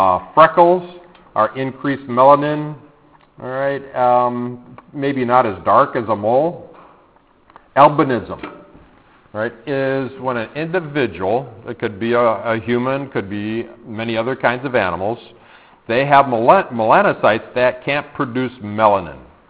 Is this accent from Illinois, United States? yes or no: yes; Illinois, United States; I know when I grew up in Illinois, there was a town that had a whole bunch of white squirrels.